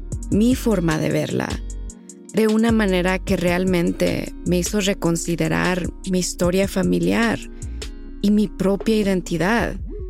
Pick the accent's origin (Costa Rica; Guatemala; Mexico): Mexico; born there; México, el país donde nací y donde nacieron mis padres. Y también los privilegios que me ha dado el hecho de ser una latina de tez blanca.